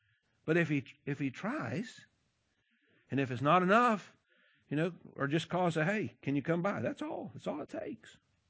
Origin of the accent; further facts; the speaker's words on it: Pahokee, Florida, United States; I'm from Pahokee.